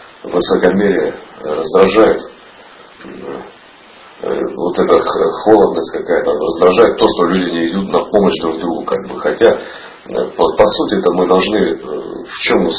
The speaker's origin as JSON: {"language": "Russian", "town": "Novokuznetsk", "region": "Kemerovo Oblast", "country": "Russia", "said": "Сам из Сибири, из города Новокузнецка, Западная Сибирь. Вот, до Москвы 2000 километров."}